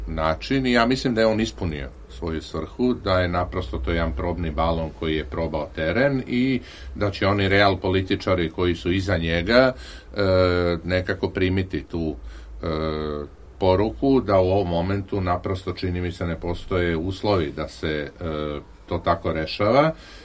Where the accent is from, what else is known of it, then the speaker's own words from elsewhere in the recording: Serbia; Ja ovo govorim kao, ako hoćete, kao Srbin.